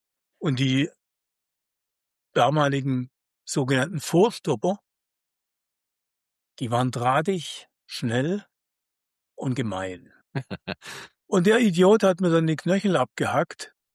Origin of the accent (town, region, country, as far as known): Stuttgart, Baden-Württemberg, Germany